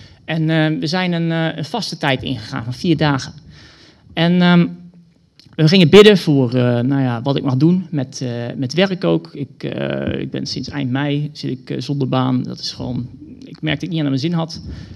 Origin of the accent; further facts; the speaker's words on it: Soest, Utrecht, Netherlands; also born or lived in Maarssen; ik kom uit Maarsen, opgegroeid in Soest ook, in de ruimtegemeente, misschien bij sommigen wel bekend.